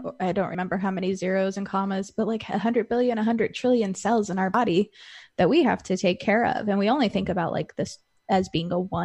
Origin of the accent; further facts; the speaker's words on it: Arizona, United States; You know, growing up in Arizona, it's not always able to get in an organic standpoint